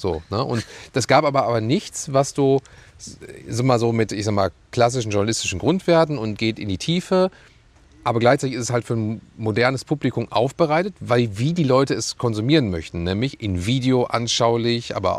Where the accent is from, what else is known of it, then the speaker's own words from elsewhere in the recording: Wanne-Eickel, North Rhine-Westphalia, Germany; also born or lived in Dortmund; ich komme gebürtig aus Dortmund, dann bin ich in Wanne-Eickel groß geworden, ne? Wer kennt es nicht, ne? Und also Kind des Ruhrgebiets und werde jetzt dieses Jahr 40